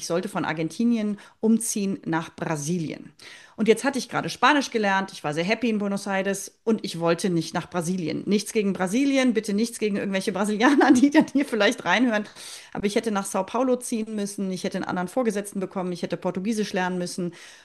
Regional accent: Leverkusen, North Rhine-Westphalia, Germany; Jetzt bin ich geboren und aufgewachsen in Leverkusen.

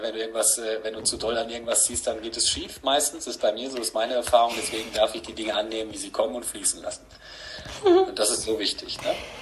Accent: Paderborn, North Rhine-Westphalia, Germany; Ich bin Paderborner, richtig.

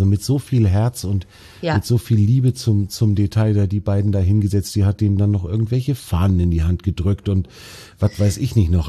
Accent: Baltic coast, Germany; Ich bin ja selber an der Ostsee aufgewachsen.

